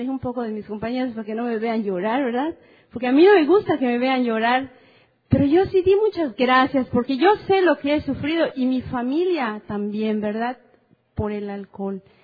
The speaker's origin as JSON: {"language": "Spanish", "town": "Mérida", "region": "Yucatán", "country": "Mexico", "said": "Vengo de Mérida, Yucatán, México."}